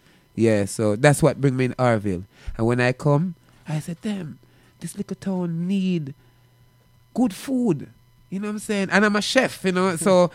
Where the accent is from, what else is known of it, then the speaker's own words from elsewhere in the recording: Jamaica; the porridge is a special thing that we grew up on in Jamaica. We grew and porridge in Jamaica as little youth